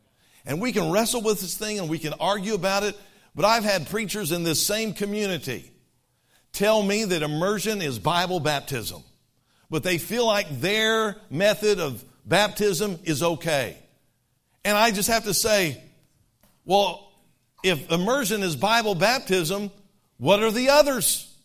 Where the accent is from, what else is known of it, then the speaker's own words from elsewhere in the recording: Fort Riley, Kansas, United States; born there; Americans, don't be mad at me. I was born in Fort Riley, Kansas.